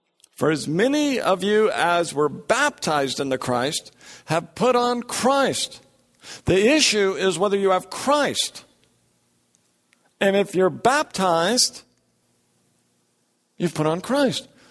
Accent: the North, United States; You know, we see this in the South. I'm from the North

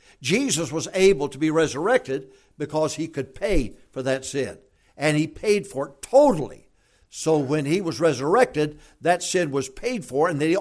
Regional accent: Texas, United States; I'm from Texas. Talk to me. Talk to me. You can always tell a Texan.

